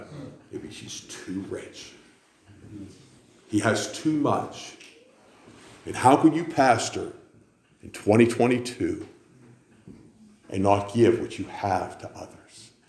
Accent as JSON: {"language": "English", "country": "United States", "said": "I'm an American, so I got a sweatshirt, blue jeans."}